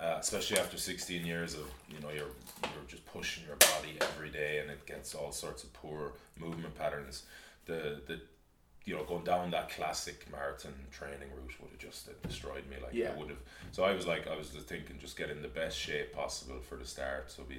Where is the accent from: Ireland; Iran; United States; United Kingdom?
Ireland; Galway, Connacht; I'm from Renmore. I went up to the pitches in Renmore.